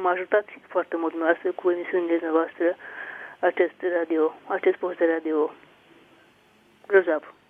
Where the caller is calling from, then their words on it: Petroșani, Hunedoara County, Romania; sunt din Petroșani.